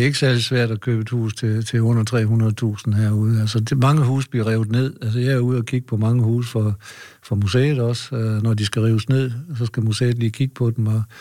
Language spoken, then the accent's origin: Danish; Viborg, Central Denmark Region, Denmark; Men jeg voksede op i Søerne i Viborg, og gik i skole ind på Realskolen i Viborg, og kom så til Aarhus skole